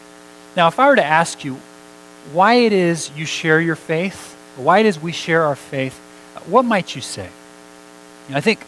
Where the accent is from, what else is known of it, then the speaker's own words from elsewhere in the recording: California, United States; I grew up in the East Bay, and a number of my friends are public teachers there in Richmond and Oakland.